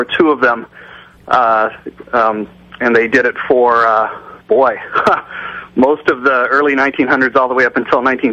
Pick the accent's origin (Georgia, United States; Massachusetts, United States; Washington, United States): Washington, United States; Lynden; also born or lived in Minnesota; I did not, actually. I grew up in Linden.